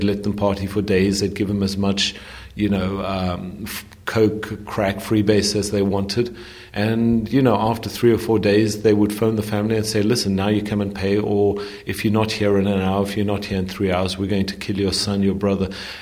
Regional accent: Johannesburg, Gauteng, South Africa; I grew up in Johannesburg. As I keep telling everyone, I was born in Hillbrow. I grew up in suburban Johannesburg.

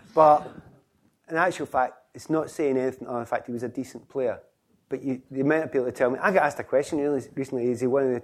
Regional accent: Scotland, United Kingdom; I'm Scottish, I'm not anti-English.

